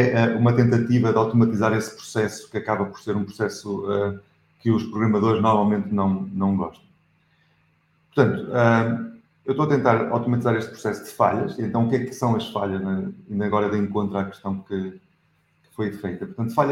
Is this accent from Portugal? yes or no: yes; Portugal; accent: European Portuguese; o meu sotaque é ligeiramente diferente daquilo que estão habituados